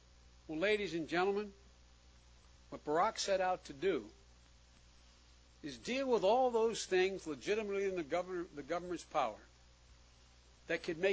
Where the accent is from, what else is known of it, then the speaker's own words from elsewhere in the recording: Claymont, Delaware, United States; also born or lived in Wilmington; as we were raised in Claymont, Delaware, and Wilmington, Delaware